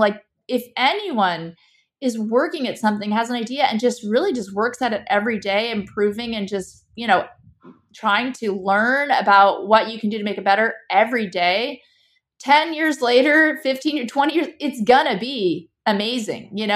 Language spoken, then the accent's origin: English; California, United States; born there; I was born in California and we're in the North County, San Diego area.